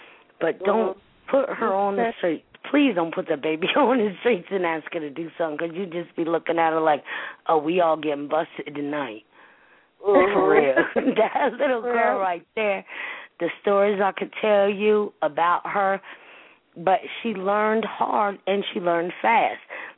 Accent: Newark, New Jersey, United States; I know I came from Newark.

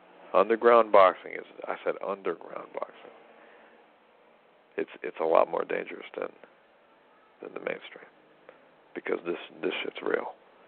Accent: United States; Russia, even if you're an American, and I am an American, I need a visa.

